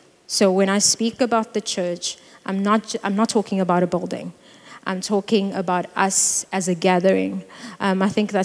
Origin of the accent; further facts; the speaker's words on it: East London, Eastern Cape, South Africa; So I'm from East London, and I'd come to Cape Town first year.